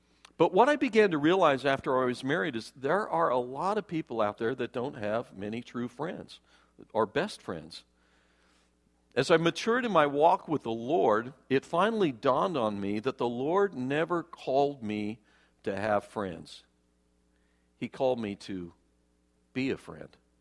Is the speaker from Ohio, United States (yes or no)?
no; Idaho Falls, Idaho, United States; I grew up in Idaho Falls, where I was pretty isolated from the possibility of building friendships with peers.